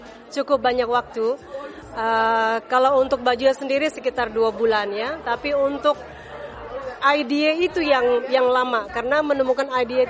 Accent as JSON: {"language": "Indonesian", "region": "South Sulawesi", "country": "Indonesia", "said": "Kebetulan saya dari Sulawesi Selatan, jadi saya pun mengangkat salah satu yang ada di Sulawesi Selatan."}